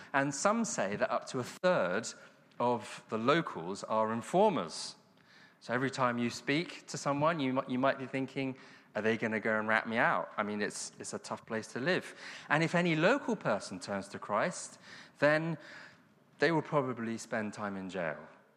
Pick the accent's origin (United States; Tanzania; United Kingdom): United Kingdom; South West England; I come from Cornwall, so I think I can say that.